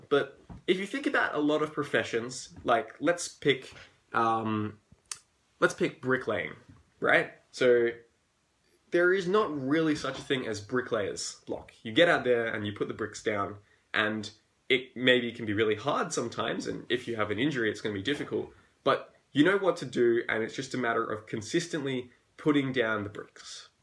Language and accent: English; Australia; So yes, I'm Australian, as you can tell by my accent.